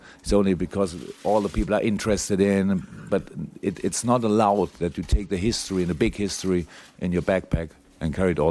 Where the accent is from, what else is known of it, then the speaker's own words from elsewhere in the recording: Dortmund, North Rhine-Westphalia, Germany; Maybe, okay, I come from Dortmund, so I have to hear.